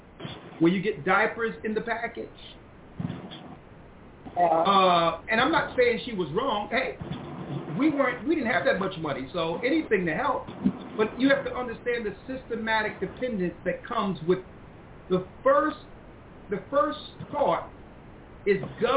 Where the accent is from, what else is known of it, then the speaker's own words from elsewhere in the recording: Philadelphia, Pennsylvania, United States; I grew up in North Philadelphia, right?